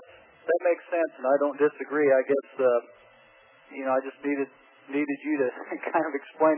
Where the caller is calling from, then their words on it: Indiana, United States; I'm calling from Indiana.